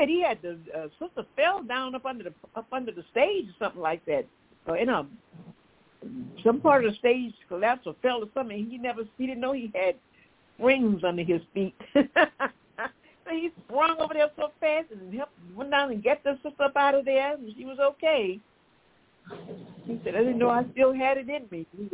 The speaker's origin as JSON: {"language": "English", "town": "Newark", "region": "New Jersey", "country": "United States", "lives_now": "Atlanta, United States", "said": "I come down here from New Jersey."}